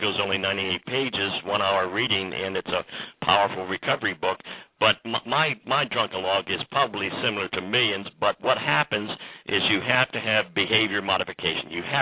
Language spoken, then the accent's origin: English; Dover, Delaware, United States; now in Ohio, United States; And I would I was in Ohio, and I'd take it to the East Coast, born and raised in Dover, Delaware, and I'd pass it out among my brothers and sisters and mother.